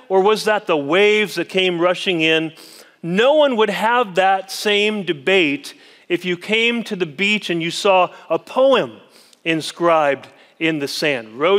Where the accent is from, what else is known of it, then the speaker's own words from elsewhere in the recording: South Dakota, United States; If you were to go with me to my home state of South Dakota and drive along Interstate 90, well, somebody knows South Dakota here.